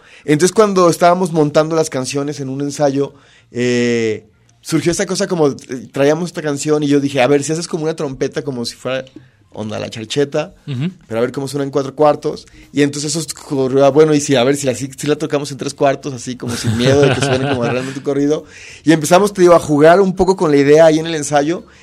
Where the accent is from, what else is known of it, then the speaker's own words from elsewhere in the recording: Mexico; la música que nos pertenece como pueblo mexicano